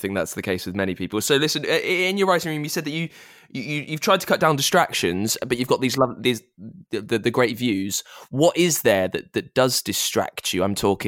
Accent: United Kingdom; I'm a Brit who would love a swimming pool.

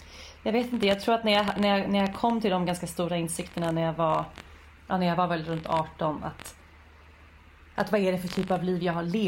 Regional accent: Stockholm, Stockholm County, Sweden; also born or lived in Uppsala; Så jag är född i Uppsala men vuxit upp sen jag var 9 i Stockholm.

